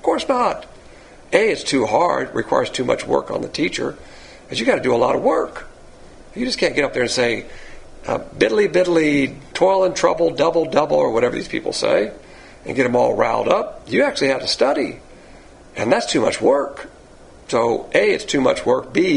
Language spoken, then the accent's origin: English; Alabama, United States; Now, eating swine's flesh, I'm from Alabama. I love swine flesh.